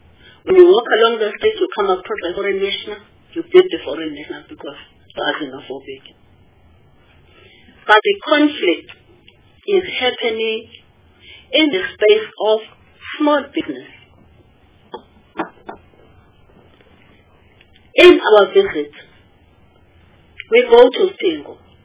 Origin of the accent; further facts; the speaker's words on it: KwaZulu-Natal, South Africa; I greet that person in isiZulu, because I'm from KwaZulu-Natal and this woman is in KwaZulu-Natal.